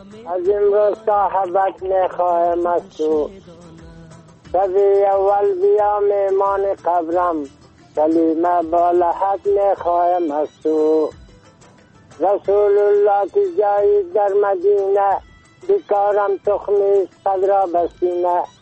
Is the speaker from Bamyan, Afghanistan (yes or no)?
yes; Dasht-e Sefid, Bamyan, Afghanistan; قریه ما دشت سفید، ولسوالی ما کامل، ولایت ما بامیان. یعنی … در سنجی 83 ساله